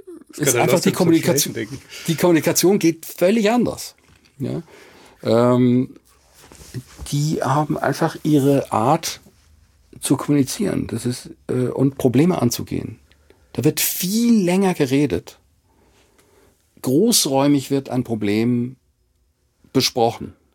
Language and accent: German; Switzerland; Ich als Schweizer darf das sagen. Ja, ich war ja Schweizer, ich habe das so beobachtet aus der Schweizer Perspektive.